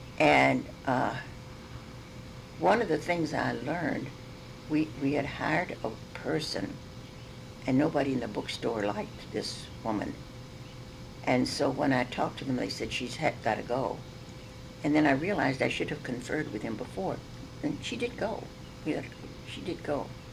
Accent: the South, United States; I grew up in the South, and I didn't know black people except in our kitchen.

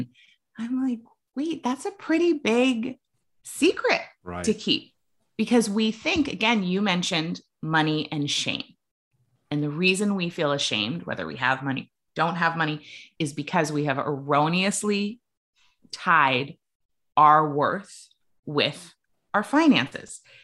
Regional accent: Maine, United States; I come from New England, which is similar in terms of, you know, I grew up in Maine, and if you have money, you hide it.

